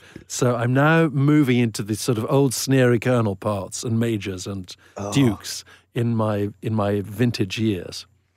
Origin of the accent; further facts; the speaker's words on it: Eswatini; when I was a teenager in the 70s, growing up in Swaziland.